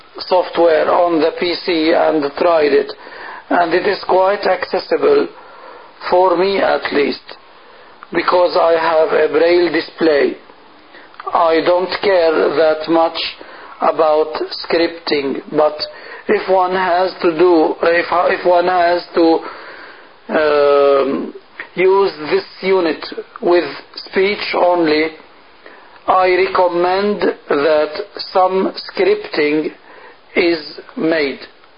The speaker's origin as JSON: {"language": "English", "country": "Lebanon", "second_language": "English", "lives_now": "Sweden", "said": "I am a foreigner. I come from Lebanon, and I am living in Sweden. So I have three languages at this moment in my head"}